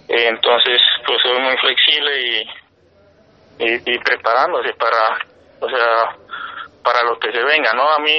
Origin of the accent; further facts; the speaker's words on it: Sandoná, Nariño, Colombia; orgulloso de representar a mi pueblo, ¿no? Ya que, pues, en este caso, como boxeadores no han salido de Sandoná y sobre todo boxeadores profesionales, entonces me siento orgulloso de representar a Sandoná